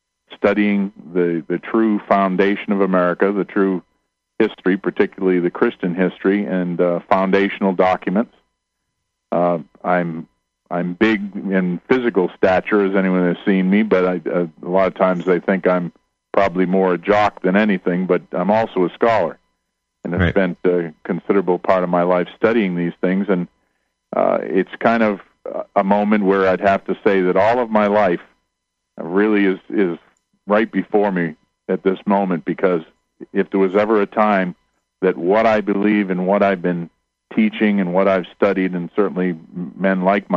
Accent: Lexington, Massachusetts, United States; born there; I have been in ministry 35 years all over the country. I was born in Lexington, Massachusetts.

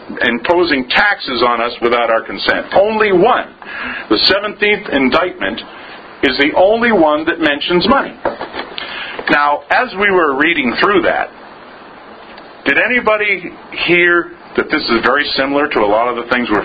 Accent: New Hampshire, United States; also born or lived in Lexington; not because I was born in Lexington, born there and raised here in New Hampshire

